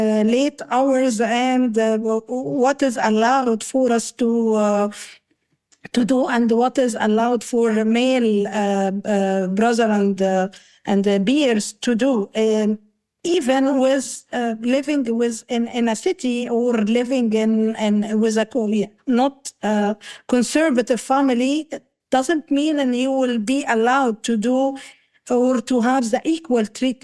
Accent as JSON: {"language": "English", "town": "Cairo", "region": "Cairo Governorate", "country": "Egypt", "tie": "born or raised there", "second_language": "English", "said": "Yes, which where I was in privilege because I were living in the city."}